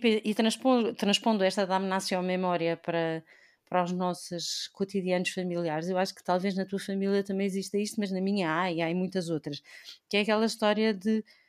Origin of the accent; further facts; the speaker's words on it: Évora, Portugal; lembro-me eu, quando era miúda em Évora a ver os álbuns